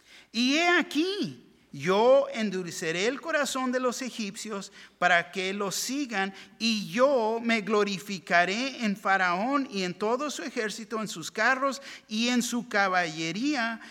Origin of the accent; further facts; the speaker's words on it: Tijuana, Baja California, Mexico; Me recuerdo de niño como cuando llovía en Tijuana.